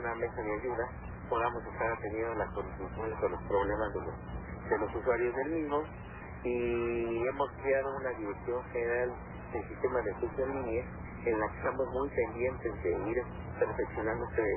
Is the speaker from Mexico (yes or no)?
yes; Mexico; Nos hemos sentido orgullosos de lo que hemos hecho como mexicanos.